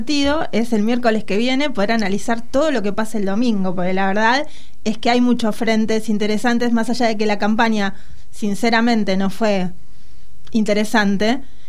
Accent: Vicente López, Buenos Aires Province, Argentina; Yo, por ejemplo, soy de Vicente López

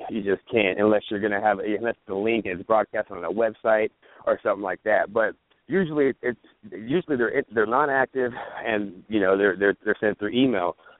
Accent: Texas, United States; I'm from Texas, not born out. Yeah, I was never raised out here in this Hollywood life

